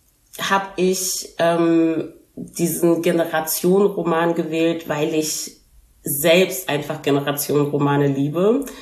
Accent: Germany; ich sage, ich bin Deutsche, ist es damit erledigt. Nur in Deutschland muss ich immer wieder erklären.

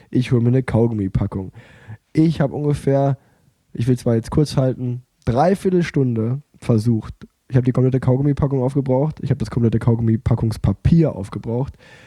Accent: Unna, North Rhine-Westphalia, Germany; born there; gebürtiger Unneraner, meine Oma wurde in Letmathe geboren, das heißt, es ist gar nicht mal so weit weg.

